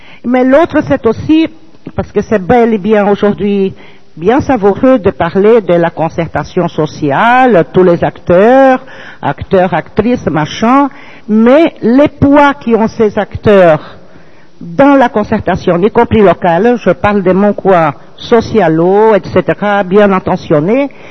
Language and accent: French; Brazil; now in France; moi, je suis brésilienne d'abord, et puis bon, française par disons histoire de vie